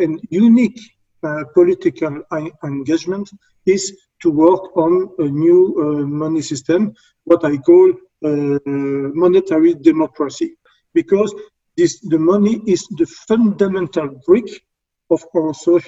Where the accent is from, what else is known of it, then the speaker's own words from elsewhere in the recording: Belgium; I'm from Belgium. I'm 60 years old.